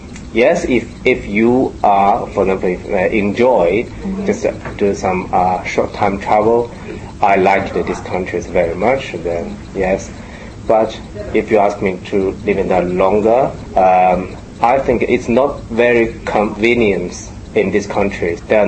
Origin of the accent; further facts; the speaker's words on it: Japan; now in Australia; I'm from Japan.